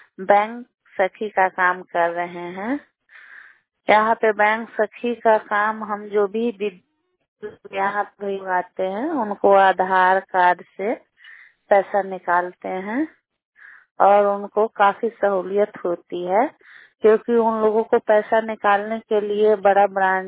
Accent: Taura Madan Singh, Bihar, India; मैं तौरा मदन सिंह की निवासी हूँ।

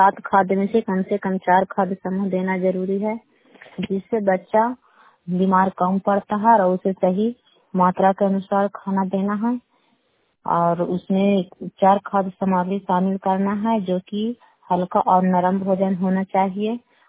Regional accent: Bhogi, Bihar, India; और मैं ग्राम भोगी पंचायत कच्छामा ब्लॉक नगरनासा जिला नालंदा के निवासी हूँ

